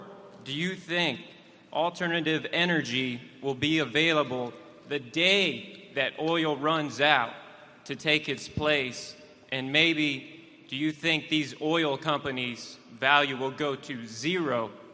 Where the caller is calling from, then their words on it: Akron, Ohio, United States; Hi, Warren. … from Akron, Ohio.